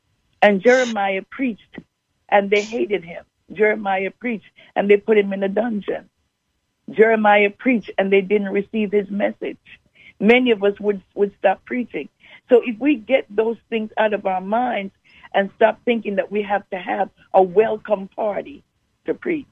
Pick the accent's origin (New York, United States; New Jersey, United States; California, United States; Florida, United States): New York, United States; Harlem; I was raised in Harlem. Well, I went to church in Harlem